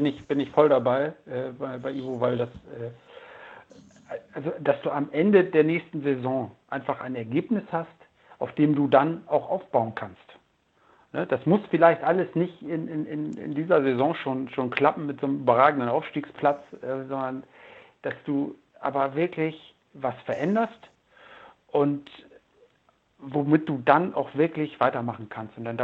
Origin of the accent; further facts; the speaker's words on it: Osnabrück, Lower Saxony, Germany; born there; weil ich bin gebürtiger Osnabrücker